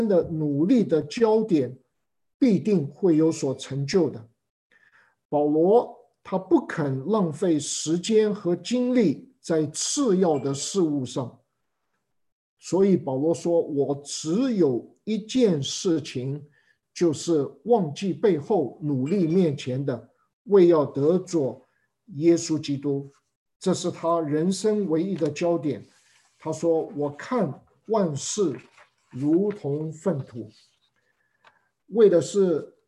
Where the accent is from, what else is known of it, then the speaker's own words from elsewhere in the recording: China; 我们中国人懂得“精诚所至，金石为开”这样的一个道理。